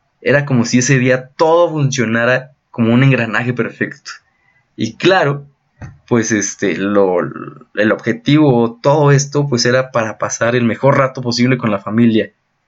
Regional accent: Mexico; todas las tradiciones que vamos jalando con el paso del tiempo como mexicanos

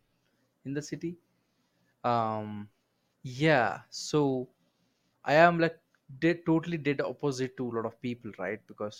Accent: Bangalore, Karnataka, India; I'm from a city called as Bangalore, India. So it's like the Silicon Valley of India, you know, where mostly tech people live. It's a very concrete, typical city.

